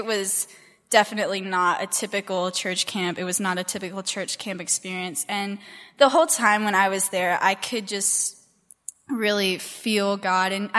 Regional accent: United States; I am American and I am tall.

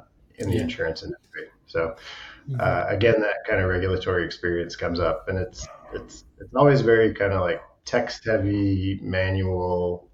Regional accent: Maine, United States; So I grew up in Maine

